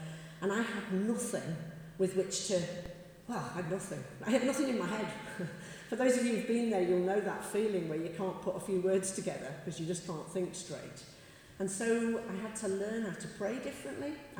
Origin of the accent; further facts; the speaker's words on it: Isle of Man; moved away as an adult; now in Nottingham, United Kingdom; I come from the Isle of Man. So, anyone know the Isle of Man? No? Yes, there we go. One person. Great. I accidentally popped to Nottingham for a job 40 years ago